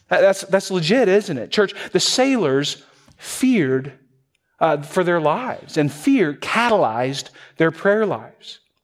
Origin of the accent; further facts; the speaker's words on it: Wisconsin, United States; No, not me. I'm from Wisconsin.